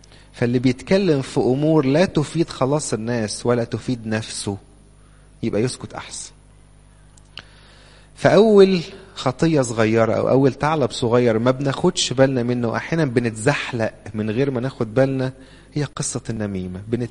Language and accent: Arabic; Egypt; إحنا عندنا في مصر عموما والسيدات خصوصا عموما يعني يحبوا قوي الكلام